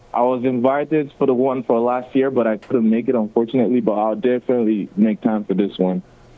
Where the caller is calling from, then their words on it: Winnipeg, Manitoba, Canada; I'm calling from Winnipeg, Manitoba.